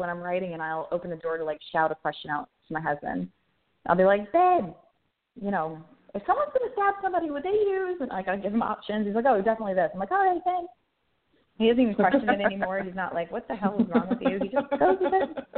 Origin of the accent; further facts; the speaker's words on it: Long Island, New York, United States; And I'm actually from Long Island, but New York City is what I was writing about.